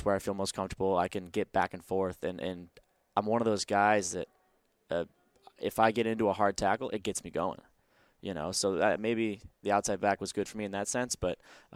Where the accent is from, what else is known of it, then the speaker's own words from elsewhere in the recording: Seattle, Washington, United States; It was a really cool moment to come home to my hometown in front of my family and for my family to see that Seattle was still a big part of our lives.